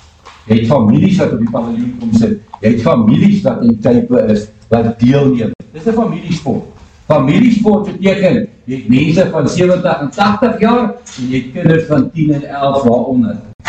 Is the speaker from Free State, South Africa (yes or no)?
yes; Free State, South Africa; Ek kom daar die Vrystaat uit, daar kom van die Free State.